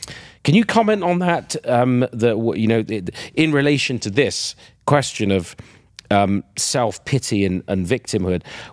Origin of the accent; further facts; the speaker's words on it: United Kingdom; In the 19th century, you know, my home country, Britain, incredibly wealthy, incredibly prosperous